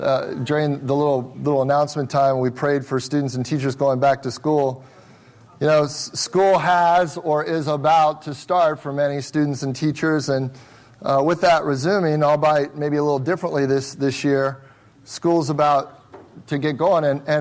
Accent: Cincinnati, Ohio, United States; now in Las Vegas, United States; And I grew up in Cincinnati, Ohio, our homes in Cincinnati, Ohio had, you know, much bigger yards than what we have here in Vegas.

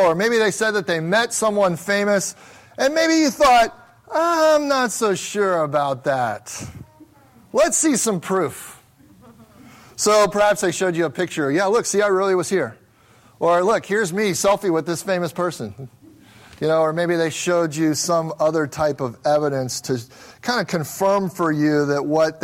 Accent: Midwest, United States; now in Las Vegas, United States; I'm from the Midwest. We actually had a driveway with like basketball hoops on it and a big yard. It's kind of different than here in Vegas

